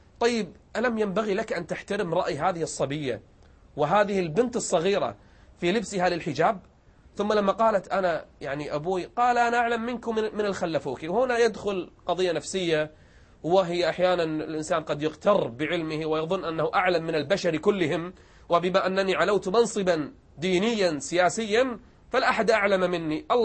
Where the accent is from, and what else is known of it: Kuwait